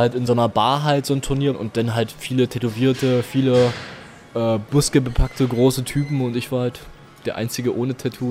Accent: Haldensleben, Saxony-Anhalt, Germany; Die hat damals in einer Aral-Tankstelle bei uns in Sachsen-Anhalt, in der Stadt, wo ich zur Schule ging, Haldensleben, einen Flyer gefunden.

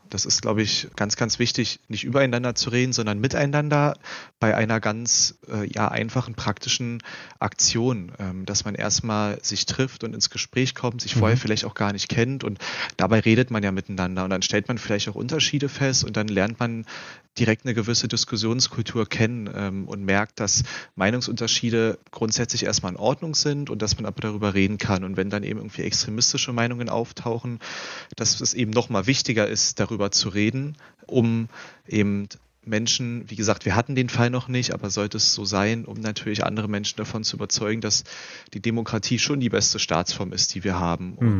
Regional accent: Germany; Wir sind ja alle aufgewachsen in der Zeit und in der Welt, zumindest hier in Deutschland, wo Frieden und Freiheit irgendwie eine Selbstverständlichkeit waren.

